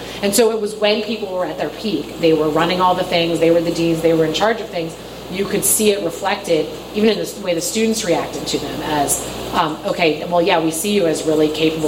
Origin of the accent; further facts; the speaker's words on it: Pittsburgh, Pennsylvania, United States; And I said, I'm from Pittsburgh.